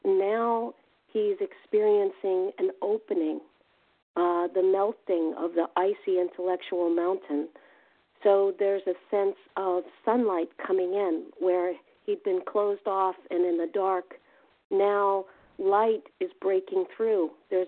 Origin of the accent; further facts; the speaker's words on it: Virginia, United States; from Virginia, compulsive overeater recovered.